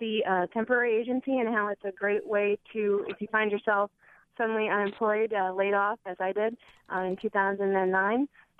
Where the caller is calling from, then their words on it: Cedar Rapids, Iowa, United States; Cedar Rapids.